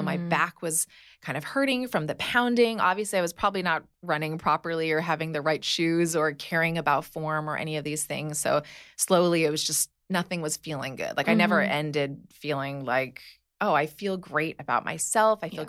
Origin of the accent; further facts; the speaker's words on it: Hawaii, United States; and I grew up in Hawaii. So, you know, it was like swimming was part of my exercise, walking, you know, the beach and then dance.